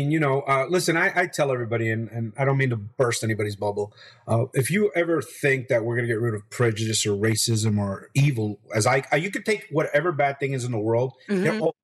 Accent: Hackensack, New Jersey, United States; my growing up in Hackensack, New Jersey, gave me a lot of tools that would help me in the future.

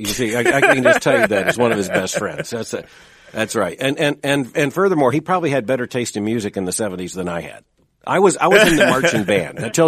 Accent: Florida, United States; But at the end of the day, I grew up in Florida where worms is what we had.

